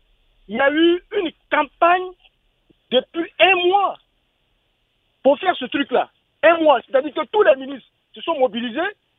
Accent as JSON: {"language": "French", "country": "Côte d’Ivoire", "said": "Je suis un Ivoirien, j'ai suivi, j'ai vu une fête"}